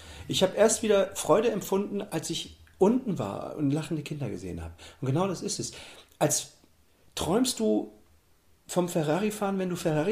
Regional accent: East Germany, Germany; Ich bin ja in der DDR groß geworden.

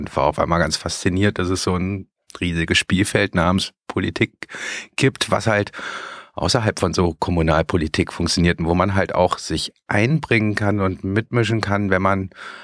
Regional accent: North Rhine-Westphalia, Germany; Also ich komme aus dem Speckgürtel von Bonn

